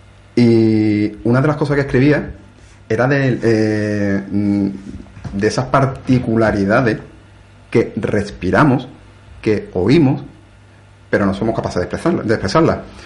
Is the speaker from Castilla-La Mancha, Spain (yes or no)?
no; San Fernando, Andalusia, Spain; moved away as an adult; also born or lived in Sevilla; Yo cuando salí de San Fernando, me fui a estudiar a Sevilla.